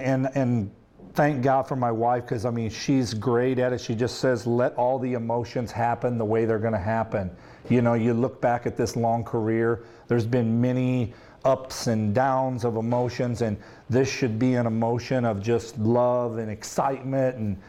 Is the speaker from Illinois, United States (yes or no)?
yes; Peoria, Illinois, United States; like growing up in Peoria, my brothers and sisters